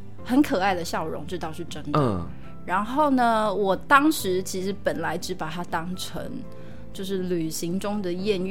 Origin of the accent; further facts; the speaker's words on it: Taiwan; 那我们当然就讲啊，台湾啊。